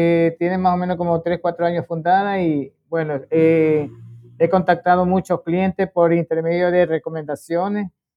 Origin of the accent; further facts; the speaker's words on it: Venezuela; also born or lived in Ecuador; Llegué aquí muy chamo